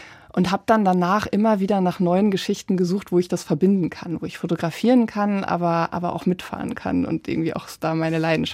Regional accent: North Rhine-Westphalia, Germany; Ich bin in NRW aufgewachsen, weit weg vom Meer

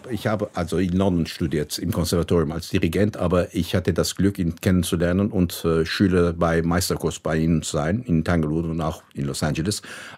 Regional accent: Istanbul, Turkey; German is a second language; als Türke, als Istanbuler, das ist mir mehr wichtiger, als Türke zu sein, sagen, also ein Bürger von Istanbul, das ist mir sehr wichtig. Das ist wirklich, das hat so viel zu tun mit wer ich bin.

